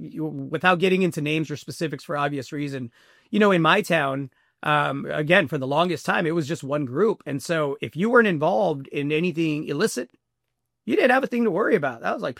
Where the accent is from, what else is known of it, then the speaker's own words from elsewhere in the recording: Zacatecas, Mexico; now in United States; whether we're talking Sinaloa or my home state of Zacatecas, the politics can change within a 40-minute drive.